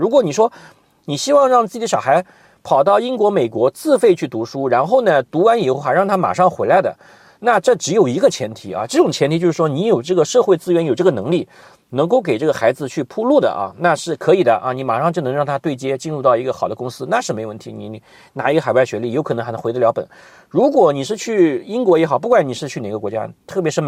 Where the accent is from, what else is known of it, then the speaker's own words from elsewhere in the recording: China; 我觉得如果就像我们中国人啊，在国内的话还是更加容易被别人尊重吧